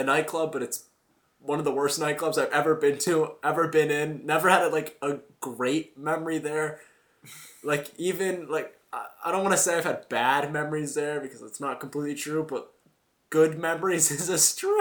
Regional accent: New York, United States; We told them we're from New York and that we're Americans.

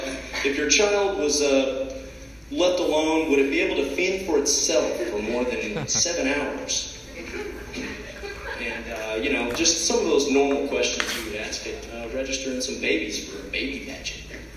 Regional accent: Lubbock, Texas, United States; I'm from Texas. Which is Lubbock. No one knows where that is.

